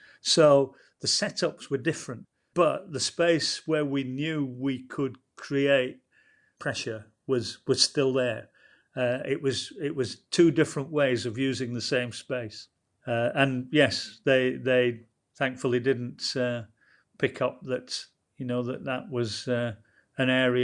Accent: New Zealand; as a New Zealander talking to him, you go back to 2009 and he gets the Lions

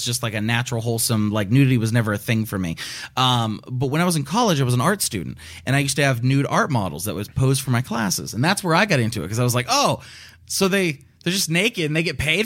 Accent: Pennsylvania, United States; I'm from Pennsylvania.

